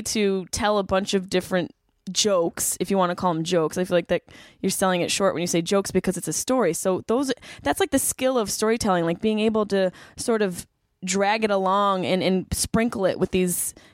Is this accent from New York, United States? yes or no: yes; Syracuse, New York, United States; I grew up in Syracuse. Everyone's boozers in Syracuse. It's cold. It's gray.